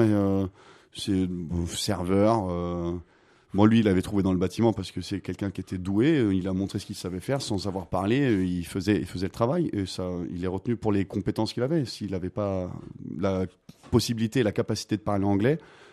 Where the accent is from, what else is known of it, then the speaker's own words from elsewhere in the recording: Auvergne-Rhône-Alpes, France; Puis moi, je suis du Vercors, enfin, de la Drôme, je suis souvent dans le Vercors, j'habite en Haute-Savoie.